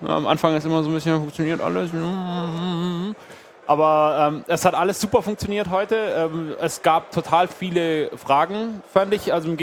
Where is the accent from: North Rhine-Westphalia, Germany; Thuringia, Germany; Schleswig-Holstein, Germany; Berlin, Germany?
Berlin, Germany; ich komme aus Berlin